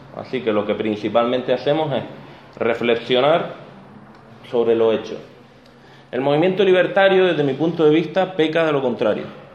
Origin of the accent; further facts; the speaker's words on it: Canary Islands, Spain; accent: Canarian; Si el acento mío se les atraganta un poco, porque tengo un acento canario cerrado, pues me preguntan también sin problema.